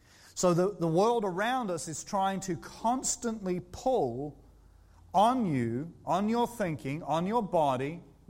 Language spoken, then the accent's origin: English; England, United Kingdom; born there; also born or lived in Israel; I was born in England, and then in the 70s we went to Israel, so I became a nationalized Israeli temporarily, had a passport and so forth. Then we went back to England